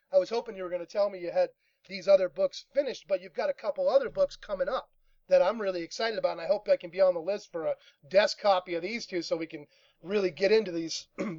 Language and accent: English; United States; being an American and all.